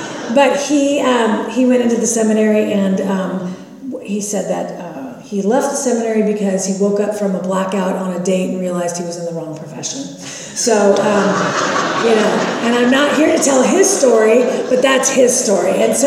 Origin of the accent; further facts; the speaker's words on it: Los Angeles, California, United States; I'm the oldest of three, and I grew up down in La Crescenta area for a little bit, and then down in the South Bay area of Los Angeles.